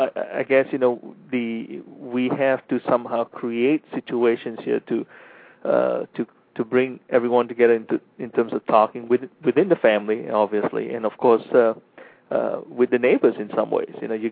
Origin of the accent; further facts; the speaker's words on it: Malaysia; I mean, I grew up in Malaysia, and what's interesting about it, I remember when I was 5, 6 years old